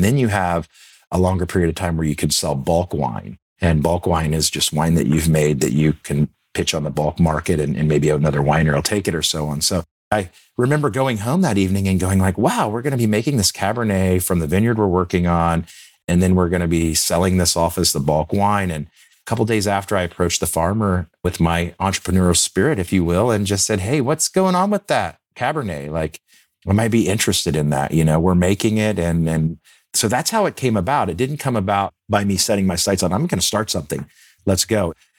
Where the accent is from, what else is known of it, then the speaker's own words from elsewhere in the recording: Kokomo, Indiana, United States; Certainly, you know, born and raised in Kokomo, Indiana, of course.